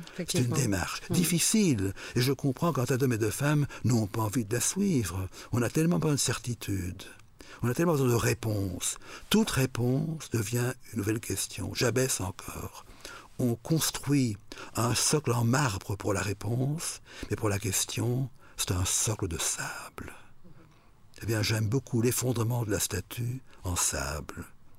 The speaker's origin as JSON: {"language": "French", "country": "Belgium", "said": "Je suis belge, européen, professeur, sexe masculin, père"}